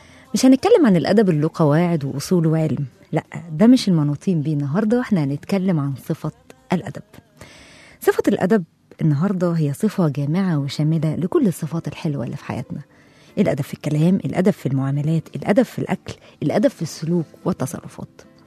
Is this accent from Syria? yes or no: no; Egypt; ويحمي بلدنا مصر وجنودنا إلى على الحدود